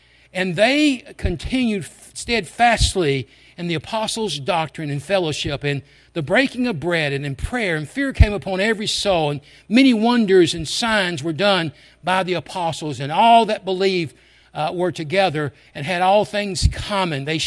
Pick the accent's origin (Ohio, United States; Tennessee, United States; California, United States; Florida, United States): Tennessee, United States; Memphis; I came from Memphis. It's a big city. I like a big city.